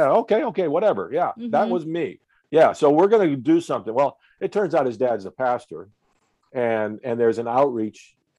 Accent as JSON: {"language": "English", "town": "Moline", "region": "Illinois", "country": "United States", "tie": "born or raised there", "said": "So born and raised early on in the Quad Cities, Moline, Illinois."}